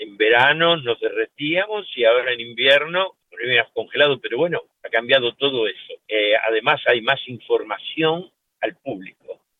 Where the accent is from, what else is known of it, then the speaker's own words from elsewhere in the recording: Buenos Aires, Argentina; me acordaba cuando mi mamá me llevaba, que yo era chiquito, en Capital Federal, en Buenos Aires, me llevaba los tranvías. Y no sé por qué, somos latinos